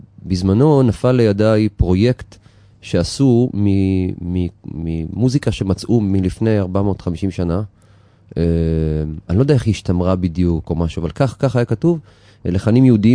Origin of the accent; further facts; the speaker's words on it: Kiryat Ono, Tel Aviv District, Israel; אני יליד קירת אונו, רוב חיי חייתי בקירת אונו, וממש ברחוב של ההורים, ברחוב ירושלים, בקירת אונו